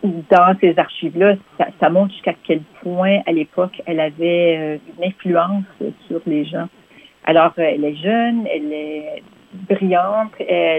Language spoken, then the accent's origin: French; Penetanguishene, Ontario, Canada; dans la baie géorgienne, la Penetanguishene, je suis citoyenne de la Nation Métis d'Ontario.